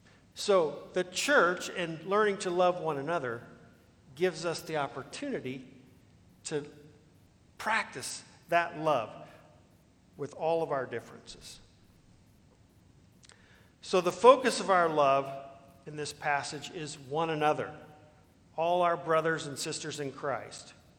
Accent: Leawood, Kansas, United States; You know, I grew up in Leawood, Kansas. Not a really diverse population, Leawood, Kansas.

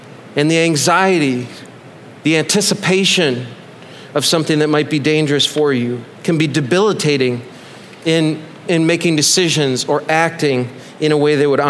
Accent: United States; But I did it anyways, because I'm an American and I finished what I started.

